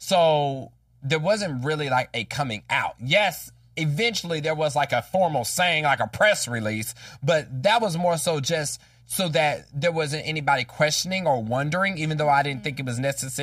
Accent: Kansas, United States; And I grew up in Wyandotte County, which is one of the poorest counties of Kansas, but also the most urban.

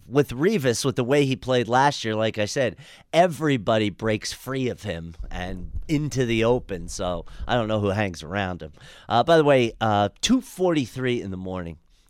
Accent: New York, United States; I grew up in New York. There was never a chance.

